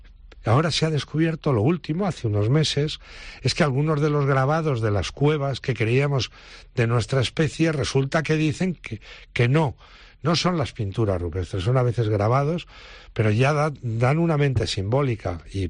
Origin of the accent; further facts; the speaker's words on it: Durango, Basque Country, Spain; also born or lived in Alcarria, Spain; yo me crié en Durango, soy alcarreño de origen.